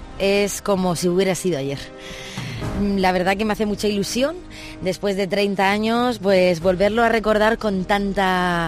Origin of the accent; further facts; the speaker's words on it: Orihuela, Valencian Community, Spain; Es que vengo de Orihuela, Alicante. No teníamos instalaciones, no teníamos gimnasia rítmica al alcance de la mano.